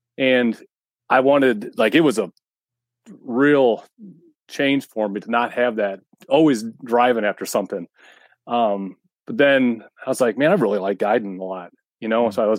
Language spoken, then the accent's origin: English; Fremont, Ohio, United States; So I'm from Northern Ohio, small town called Fremont. So it's just where the Sandusky River meets Sandusky Bay.